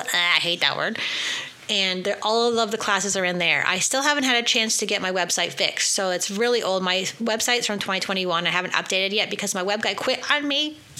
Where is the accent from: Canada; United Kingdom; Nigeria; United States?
Canada; That's me, even though I'm Canadian. We got our own problems over here, guys.